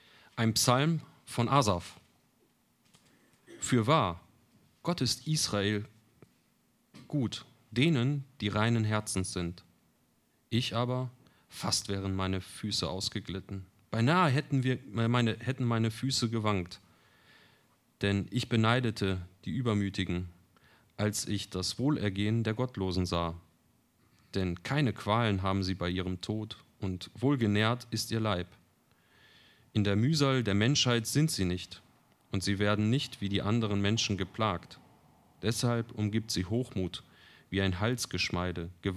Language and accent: German; North Rhine-Westphalia, Germany; Also ich komme aus Ostwestfalen und bin dann hier mal hergezogen.